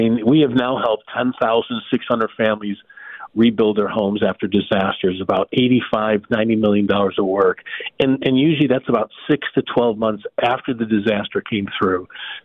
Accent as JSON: {"language": "English", "town": "Buffalo", "region": "New York", "country": "United States", "tie": "born or raised there", "said": "I was born and raised in Buffalo, that some of our leaders are based out of Buffalo."}